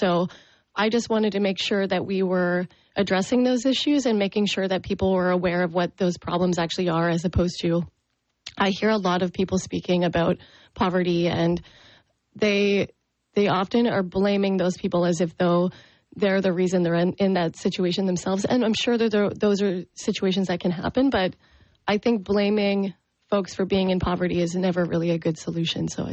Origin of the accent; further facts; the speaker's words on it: Ontario, Canada; I grew up in Prince Edward County, and in this area, I went to school in Belleville here at Centennial.